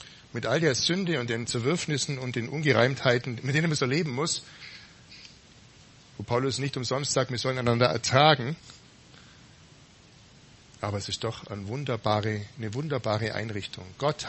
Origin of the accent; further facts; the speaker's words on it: Buxheim, Bavaria, Germany; Ich bin in Buxheim aufgewachsen. Ich hoffe, ihr kennt alle Buxheim. Einfach der Eller entlang, ein bisschen Richtung Ulm und da kommt auf der rechten Seite Buxheim.